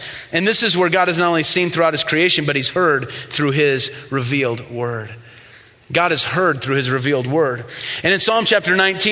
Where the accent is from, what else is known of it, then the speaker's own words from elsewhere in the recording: Midwest, United States; But I'm from the Midwest.